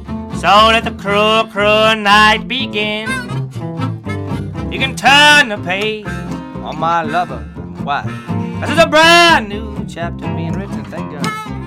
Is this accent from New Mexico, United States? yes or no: no; Illinois, United States; I'm originally from Illinois. Being from Illinois, it was never too far away and everything like that.